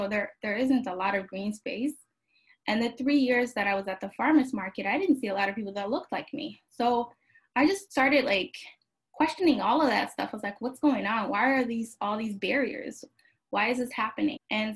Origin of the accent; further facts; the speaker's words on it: Somalia; because growing up in Somalia, everything was just prepared and fresh.